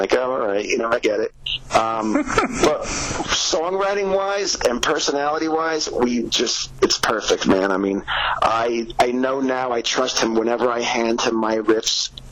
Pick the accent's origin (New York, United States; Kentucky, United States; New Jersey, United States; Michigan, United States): New Jersey, United States; He's 35. I'm 57, so he's from Cleveland. I'm from New Jersey.